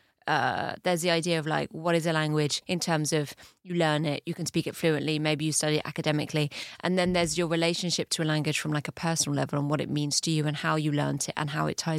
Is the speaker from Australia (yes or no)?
no; France; Because when I was growing up in France, I took so much pride in the fact that I didn't have an English accent when I spoke French.